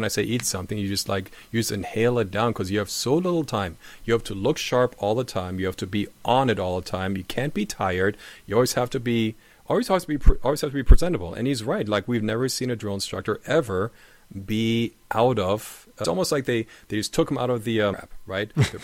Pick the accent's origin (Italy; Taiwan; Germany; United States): Germany; one of our drill instructors found out that I was from Germany.